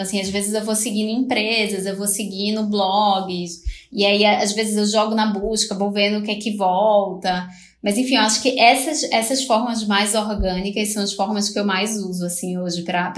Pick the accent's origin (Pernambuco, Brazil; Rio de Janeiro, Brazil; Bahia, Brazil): Pernambuco, Brazil; Recife; moved away; Já saí de Recife faz 4 anos, é pouco tempo, mas enfim, tem um impacto aí.